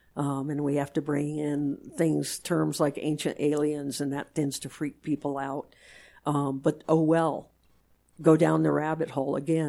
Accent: Richmond, Virginia, United States; I'm from Virginia. I'm from Richmond, Virginia, folks.

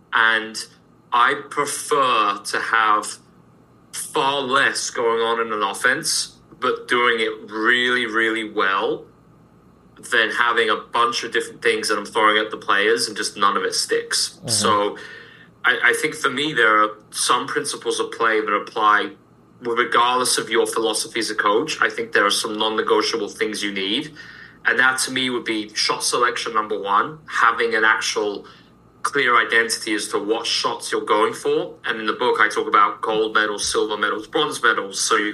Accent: England, United Kingdom; now in United States; I see the similarities to me being an English guy coaching basketball in the US.

